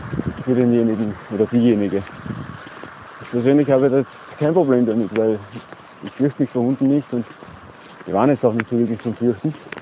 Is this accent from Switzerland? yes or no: no; Austria; der bei uns in Österreich mit bis zu 15.000 Euro geahndet werden kann.